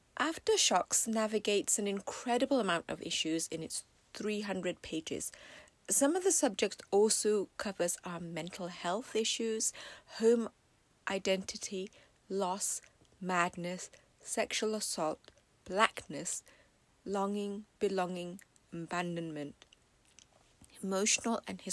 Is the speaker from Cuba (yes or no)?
no; England, United Kingdom; also born or lived in Dhaka; now in United States; I was born in Dhaka, Bangladesh, grew up in England and moved to the States to go to university. When I'm in the States, I think of England as home, even though I actually have lived much longer in the States than I ever did in England.